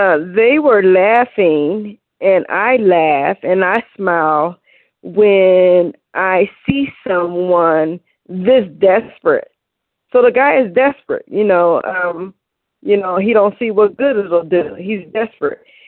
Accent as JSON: {"language": "English", "town": "Cleveland", "region": "Ohio", "country": "United States", "said": "I'm from Cleveland, and I am a recovered compulsive overeater"}